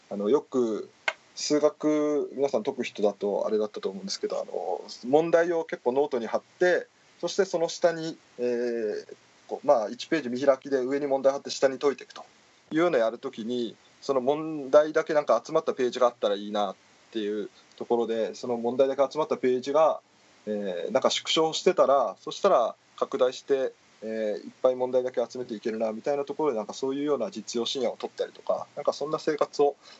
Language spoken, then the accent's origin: Japanese; Fukui, Japan; 僕は福井のど田舎出身なんですね。もう親父の家って福井の山の中で7集落ぐらいしかないような山の中なんですけど、そこから僕がやっと福井市に出てきたというぐらいな感じなんです。